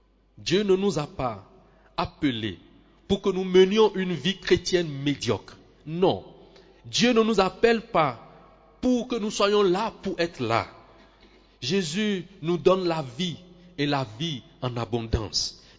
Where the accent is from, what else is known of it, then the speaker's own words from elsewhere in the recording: Benin; Et je viens du Bénin. Et ce pays qui est connu comme le pays du vaudou, des idoles.